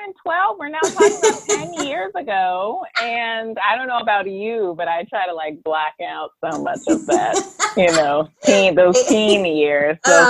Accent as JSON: {"language": "English", "town": "Baltimore", "region": "Maryland", "country": "United States", "tie": "born or raised there", "said": "I am from Baltimore, Maryland. Best city in America, greatest city in America."}